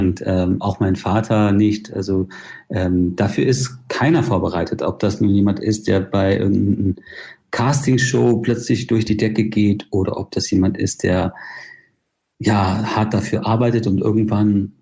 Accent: Ireland; German is a second language; also born or lived in Spain; Naja, ich bezeichne mich schon als Ire. Ich bin irischer Staatsbürger. Ich bin zwar in Spanien geboren und habe ein sehr verrücktes Leben und habe in vielen Ländern gelebt. Aber ich habe mich in Irland immer zu Hause gefühlt.

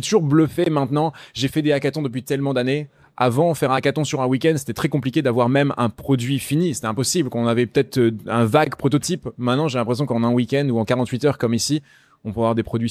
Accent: France; moi, en tant que Français, très fier qu'on ait aussi des labos qui se montent ici

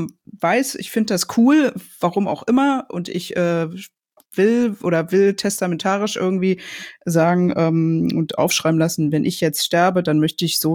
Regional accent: Berlin, Germany; als Berlinerin

